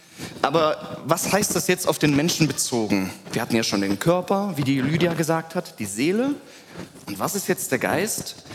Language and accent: German; Germany; wir sind Deutsche